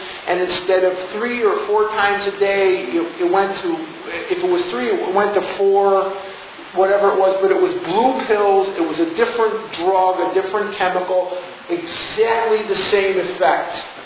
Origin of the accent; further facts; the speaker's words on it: Chicago, Illinois, United States; I grew up in an old neighborhood in Chicago. I'm from Chicago. You can sort of tell that. I was born and raised on the north side of Chicago.